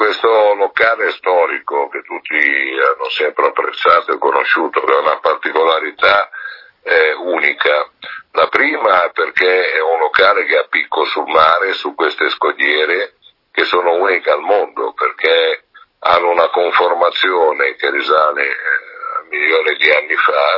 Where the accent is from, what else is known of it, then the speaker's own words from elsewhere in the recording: Genoa, Liguria, Italy; No, ero ad Albaro